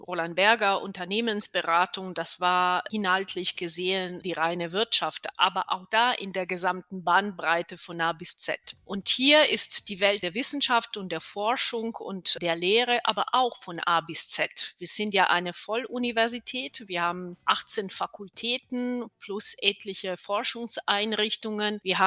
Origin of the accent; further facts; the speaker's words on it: Italy; first language Italian; German is a second language; Ich komme ja selber aus Italien, daher hatte auch so diese sprachliche Ebene, die für mich besonders wichtig war